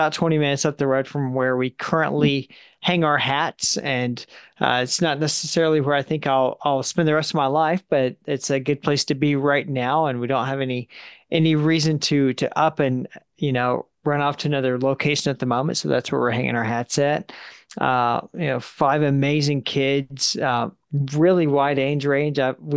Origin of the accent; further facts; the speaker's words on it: Florida, United States; now in Kansas City, United States; We currently reside in the greater Kansas City, Missouri area, though I'm originally from Florida.